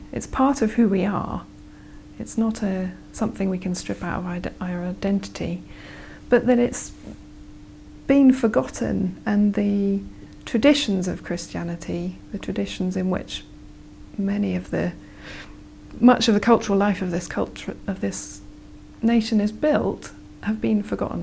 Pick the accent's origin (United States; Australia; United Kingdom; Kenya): Kenya; I grew up in Kenya, so I've got memories of living near plantations, tea plantations.